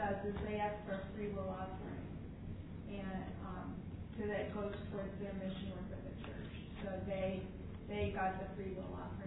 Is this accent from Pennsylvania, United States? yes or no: no; Detroit, Michigan, United States; because I'm from the Detroit area